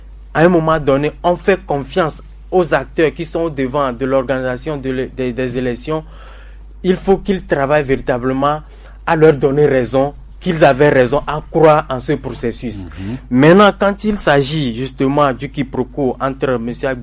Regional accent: Togo; nous sommes Togolais

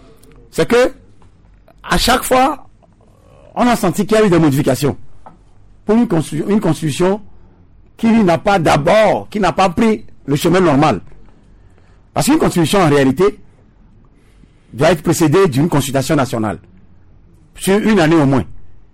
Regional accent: Togo; Chez nous, au Togo, la première personnalité de l'État a toujours été qui?

